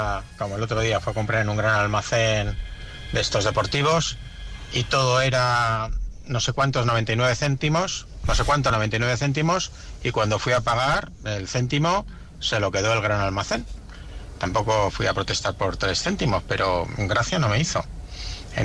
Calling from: Bilbao, Basque Country, Spain; de Bilbao

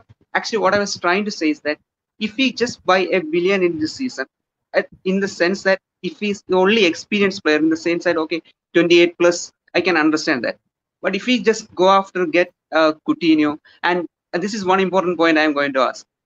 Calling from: Kerala, India; Yeah, it's a state called Kerala.

